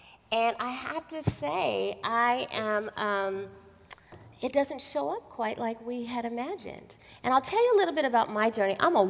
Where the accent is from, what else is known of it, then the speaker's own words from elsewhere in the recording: California, United States; I grew up here in Silicon Valley. I attended Milpitas High School.